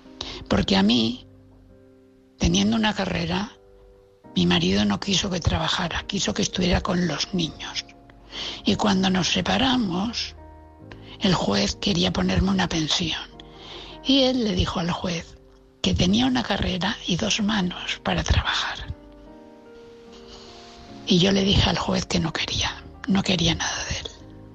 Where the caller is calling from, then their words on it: Valencia, Valencian Community, Spain; de Valencia.